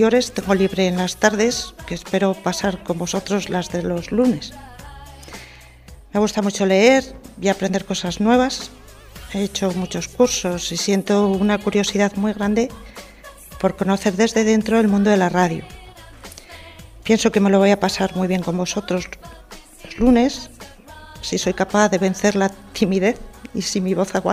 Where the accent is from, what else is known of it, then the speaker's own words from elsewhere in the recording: Cordovín, La Rioja, Spain; now in Nájera, Spain; Tengo 53 años. Estoy divorciada y tengo 2 hijos. Soy de Cordobín, vivo en Nájera y trabajo en Logroño en el hospital.